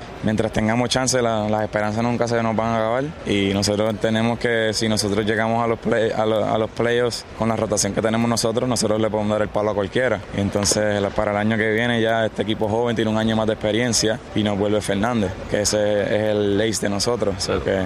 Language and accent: Spanish; Puerto Rico; born there; Sí, y entonces el papá de mi papá es de La Habana, pero yo nací en Puerto Rico.